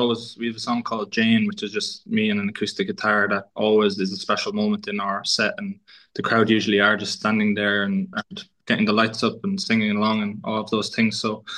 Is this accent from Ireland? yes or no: yes; Leinster, Ireland; we're from Kildare, so we know how it feels to be one of those more rural counties that don't get a lot of bigger artists passing through.